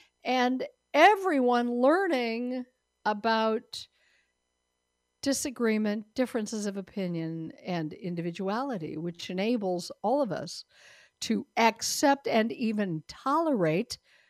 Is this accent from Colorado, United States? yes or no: yes; Denver, Colorado, United States; and I got to do that in my hometown of Denver many moons ago.